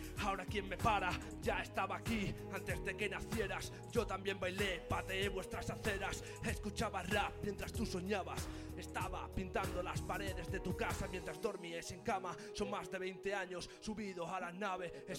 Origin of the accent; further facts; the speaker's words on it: Cáceres, Extremadura, Spain; yo soy de Cáceres, pertenezco a la old school.